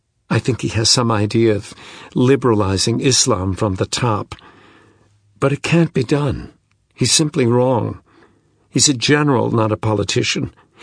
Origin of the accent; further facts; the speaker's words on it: United States; It's what I learned from growing up in America.